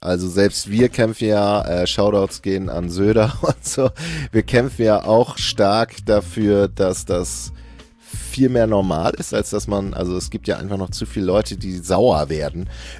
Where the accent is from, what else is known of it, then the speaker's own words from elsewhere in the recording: eastern Germany, Germany; ich bin in der DDR aufgewachsen, ne? 84er Jahrgang